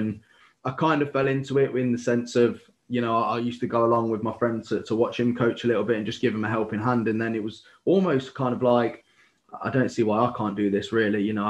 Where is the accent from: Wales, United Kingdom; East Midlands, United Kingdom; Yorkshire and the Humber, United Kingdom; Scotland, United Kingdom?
East Midlands, United Kingdom; Loughborough; So I'm from Loughborough originally